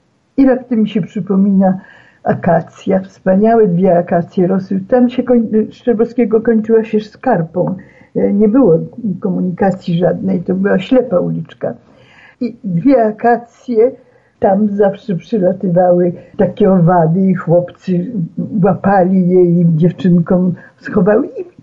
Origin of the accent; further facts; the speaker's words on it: Lublin, Lublin Voivodeship, Poland; Nie urodziłam się w Lublinie, miałam 2 lata, jak tutaj przyjechałam, no ale ponieważ tu wszystko jest moje